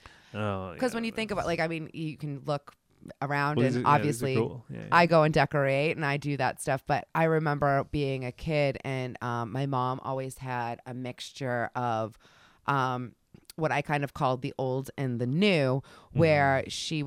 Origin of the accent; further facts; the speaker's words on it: Salem, Massachusetts, United States; when I was growing up in Salem, like I've always been into costumes